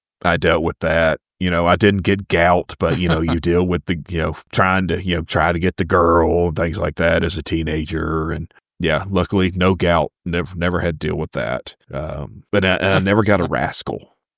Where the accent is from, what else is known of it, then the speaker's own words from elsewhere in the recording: Texas, United States; just, you know, growing up in Texas, dealing with the same sort of things that Bobby was.